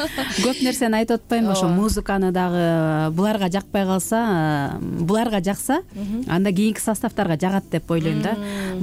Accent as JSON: {"language": "Kyrgyz", "region": "Bishkek", "country": "Kyrgyzstan", "tie": "born or raised there", "also_born_or_lived": "Talas", "said": "жерим Таластан болом. Бишкек шаарында төрөлүп өскөнбүз."}